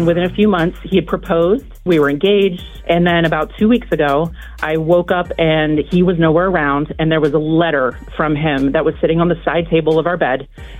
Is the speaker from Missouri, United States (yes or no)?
yes; Missouri, United States; moved away as an adult; now in Baltimore, United States; So I'm originally from Missouri, and we started dating online about a year ago.